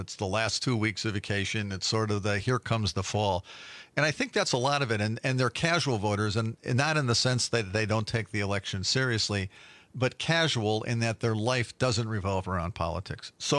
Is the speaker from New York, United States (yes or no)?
no; Chicago, Illinois, United States; I sort of half cheer for the Bears because I grew up in Chicago.